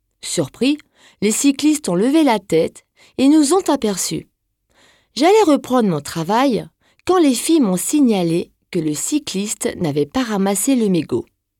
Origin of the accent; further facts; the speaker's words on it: Grand Est, France; Je suis française, bien sûr, mais avant tout alsacienne.